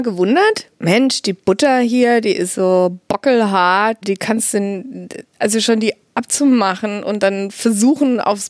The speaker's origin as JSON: {"language": "German", "country": "Germany", "said": "weil als Deutsche, ja, Race Ethnicity, da reden wir nicht drüber, das registrieren wir nicht, das gibt sich, ist auch als Europäer völlig bescheuert, ehrlich gesagt."}